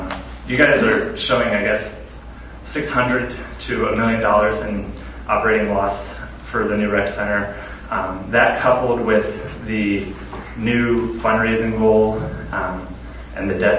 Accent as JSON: {"language": "English", "town": "Lititz", "region": "Pennsylvania", "country": "United States", "tie": "born or raised there", "said": "I grew up in Lititz, so I'm not a lifelong Dairy Township resident"}